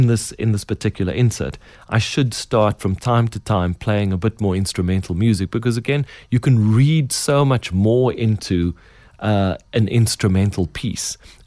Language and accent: English; Cape Town, Western Cape, South Africa; I'm from Cape Town.